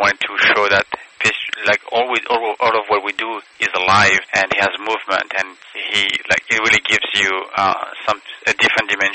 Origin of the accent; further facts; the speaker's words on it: France; now in United States; I grew up in France, so I'm not very familiar with American tradition